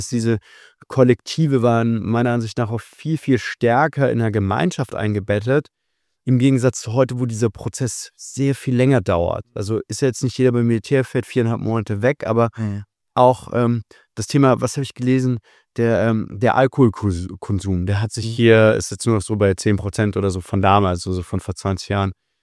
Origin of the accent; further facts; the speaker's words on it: Hesse, Germany; Ich bin in der Nähe von Kassel aufgewachsen, bei VW. Alle wollten immer, ein Drittel der Stadt war komplett VW.